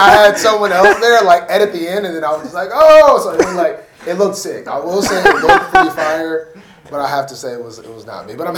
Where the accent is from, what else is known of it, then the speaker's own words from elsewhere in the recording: United States; I'm very American when it comes to, like, I thought for the longest it was like Toronto, Canada.